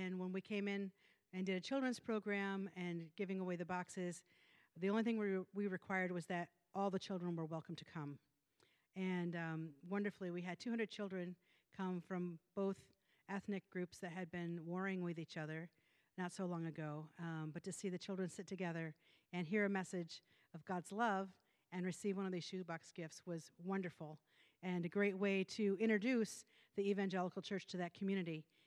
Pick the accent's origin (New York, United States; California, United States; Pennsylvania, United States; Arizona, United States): New York, United States; My hometown is just an hour and a half east from here, and so it always feels like coming home to be back in Syracuse.